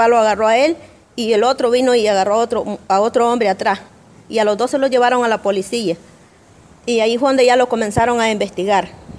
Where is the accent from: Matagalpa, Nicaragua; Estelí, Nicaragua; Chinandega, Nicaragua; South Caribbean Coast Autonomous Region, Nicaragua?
South Caribbean Coast Autonomous Region, Nicaragua; Punta Gorda; vengo de Punta Gorda.